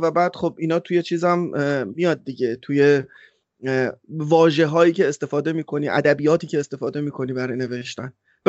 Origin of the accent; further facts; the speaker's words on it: Iran; چون ببین ما آخر ایرانیم دیگه